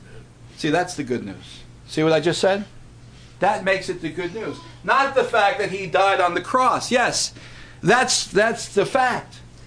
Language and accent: English; United States; born there; Because I thank God that I was born here in America and that God has blessed this land.